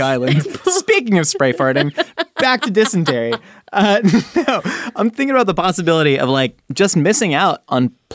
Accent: California, United States; growing up in California, the pizza was not good enough to not have ranch dressing

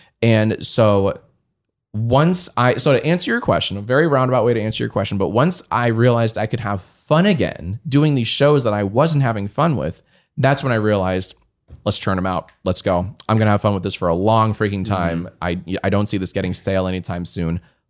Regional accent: Columbia, Maryland, United States; I grew up in Columbia, Maryland.

